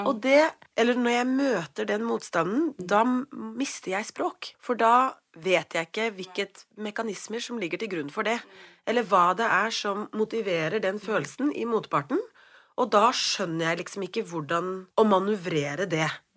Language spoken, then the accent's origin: Norwegian; South Africa; now in Norway; at jeg kommer fra Sør-Afrika. Så jeg kommer også fra Sør-Afrika.